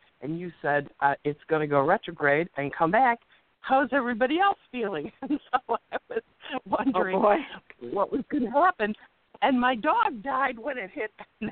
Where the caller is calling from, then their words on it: Chicago, Illinois, United States; I'm calling from Chicago